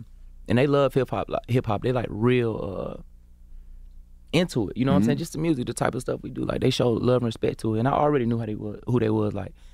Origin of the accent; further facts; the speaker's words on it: Atlanta, Georgia, United States; Yeah, I'm from